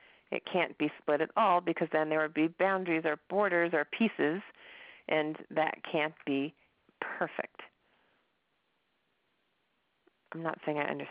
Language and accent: English; United States; So as an American, as a woman in America, as somebody who was raised in the 70s by the parents that I was raised